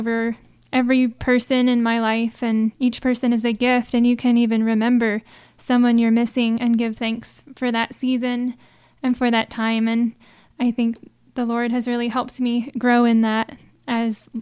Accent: Indiana, United States; I came from Indiana.

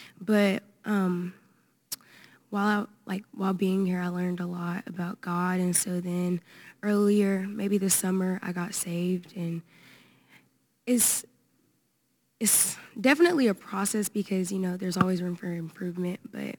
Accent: Atlanta, Georgia, United States; I'm 15, and I'm from Atlanta, Georgia.

